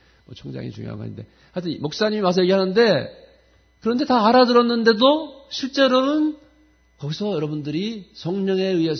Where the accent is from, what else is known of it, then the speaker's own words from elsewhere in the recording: South Korea; 물론 우리는 한국 사람이지만 국적이.